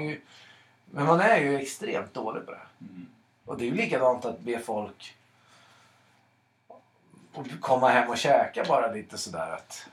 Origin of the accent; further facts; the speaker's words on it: Sweden; Jag upplever att jag är väldigt mycket svensk